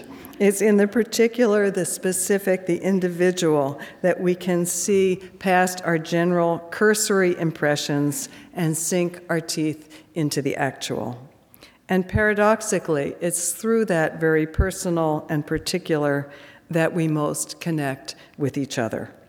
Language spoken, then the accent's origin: English; Philadelphia, Pennsylvania, United States; I come from the Philadelphia area, a family of East Coast Jews